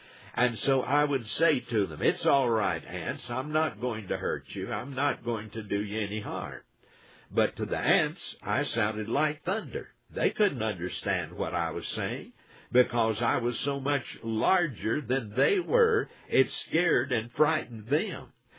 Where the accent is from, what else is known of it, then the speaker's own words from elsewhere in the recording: Texas, United States; I remember when I was a kid, I grew up out in West Texas, one of the states here in the United States.